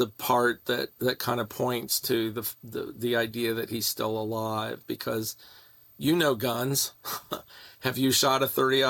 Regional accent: Virginia, United States; I mean, I grew up in Virginia country, and I did have an NRA card at one point.

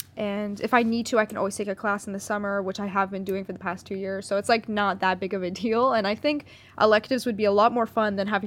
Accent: Canada; I'm Canadian, which I'm going to have to say a lot because people are going to confuse me for being American

